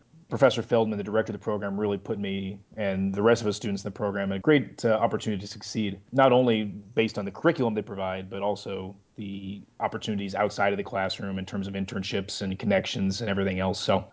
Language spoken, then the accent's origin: English; Omaha, Nebraska, United States; I am originally from Omaha, Nebraska, where I grew up a big Cornhusker fan like the rest of the state.